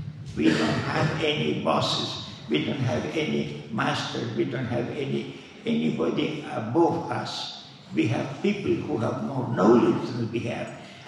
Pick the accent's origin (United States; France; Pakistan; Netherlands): France; I grew up in France.